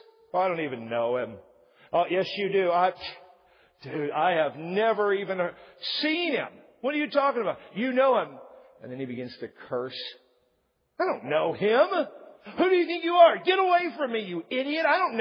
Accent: Washington, United States; I remember growing up as a kid, growing up in Washington

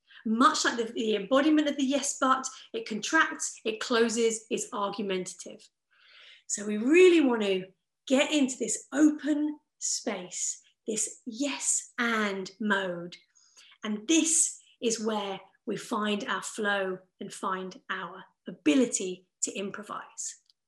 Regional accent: England, United Kingdom; because I'm English, and in English we're terrible at saying no

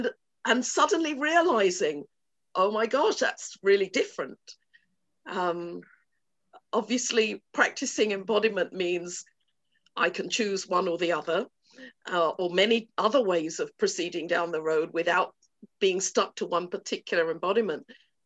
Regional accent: London, United Kingdom; growing up in London, I would be on holiday in Trinidad

